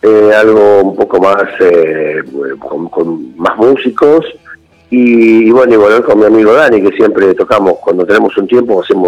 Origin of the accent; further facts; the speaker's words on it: Argentina; Nosotros somos, sí, somos argentinos y absorbemos todo lo que viene de afuera